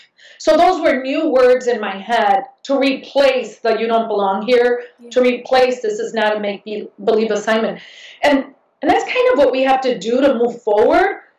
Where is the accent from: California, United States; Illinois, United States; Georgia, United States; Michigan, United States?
Illinois, United States; Chicago; Okay, so I grew up in Chicago. We are from Puerto Rico. So living in Chicago, we were still living in Puerto Rico, in Chicago. So we were raised very culturally connected